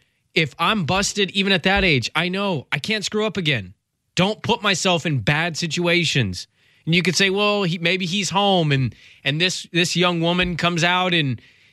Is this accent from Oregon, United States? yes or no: yes; Oregon, United States; but I'm from Oregon, so of course I'm going to be a little more progressive in my thinking about marijuana.